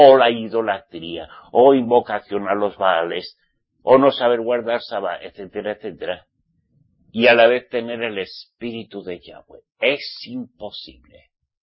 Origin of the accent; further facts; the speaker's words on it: Basque Country, Spain; Como soy vasco